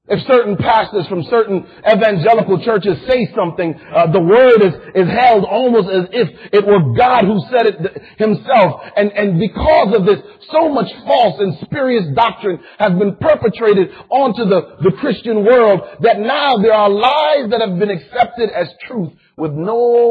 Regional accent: Connecticut, United States; I grew up in Connecticut.

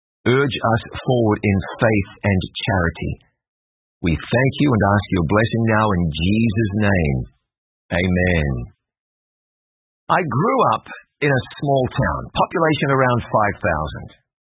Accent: Waikato, New Zealand; I grew up basically on the banks of the Waikato River. My bedroom was 535 feet from the riverbank, 163 meters.

